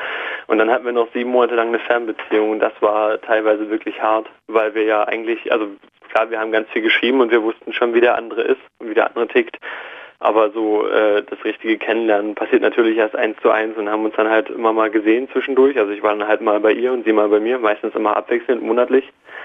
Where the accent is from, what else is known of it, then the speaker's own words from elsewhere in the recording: Cottbus, Brandenburg, Germany; also ich komme ja aus Cottbus